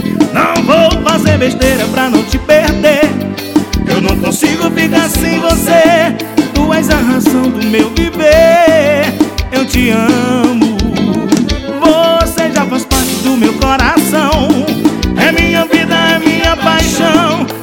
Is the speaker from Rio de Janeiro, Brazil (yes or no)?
no; Buriti Bravo, Maranhão, Brazil; Um abração pra galera lá da minha terra, Buriti Bravo, Maranhão.